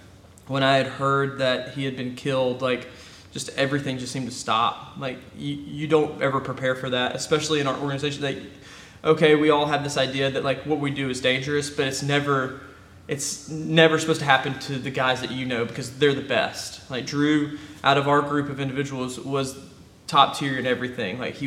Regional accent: Vietnam; I'm from Vietnam.

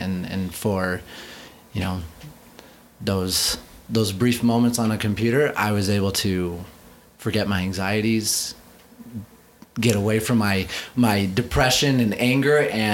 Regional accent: Idaho, United States; So I grew up in Idaho and, normal kid, had four older brothers, beat the crap out of me every day, kept me humble.

